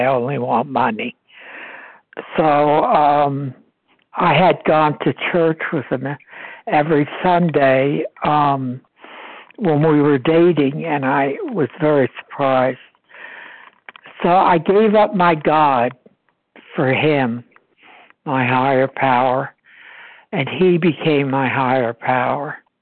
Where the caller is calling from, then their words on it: New Jersey, United States; from New Jersey, East Coast.